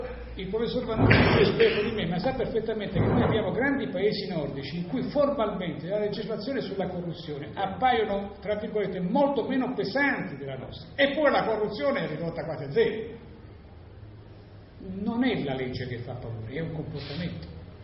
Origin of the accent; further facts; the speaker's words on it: Calabria, Italy; se posso anche permettermi da calabrese